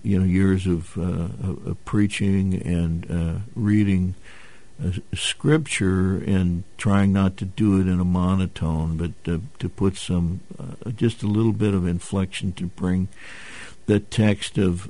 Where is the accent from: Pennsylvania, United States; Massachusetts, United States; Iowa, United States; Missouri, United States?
Missouri, United States; St. Louis; born there; Originally? I was born in St. Louis at the old Lutheran Hospital on Jefferson, Miami.